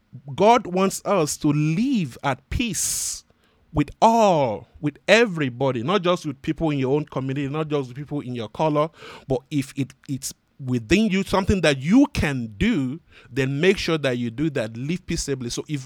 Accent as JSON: {"language": "English", "country": "Nigeria", "lives_now": "United States", "said": "I'm originally from Nigeria. I've been a U.S. citizen now for over 8 years, going to 9 years."}